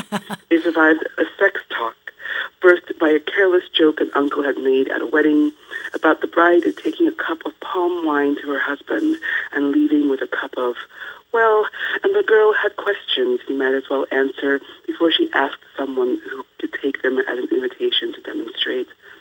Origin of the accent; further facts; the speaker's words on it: Nigeria; also born or lived in United States; when people ask me where I'm from, I'm both from Nigeria and from America. I'm both Nigerian and American. You know, I joke, say I think Nigerian-ish, American-ish, and that's who I am.